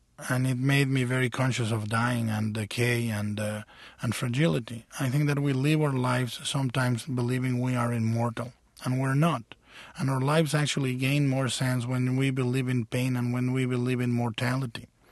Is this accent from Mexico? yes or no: yes; Mexico; All of it. I saw basically everything in my daily life. No domestic violence, but I did see a lot of violence on the street. I saw, you know, Mexico is not exactly a very guarded society.